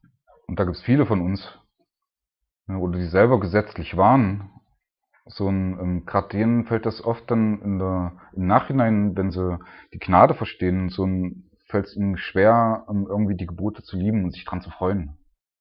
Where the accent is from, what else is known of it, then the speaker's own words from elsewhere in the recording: Germany; weil ich als Deutscher würde meine Bratwurst echt vermissen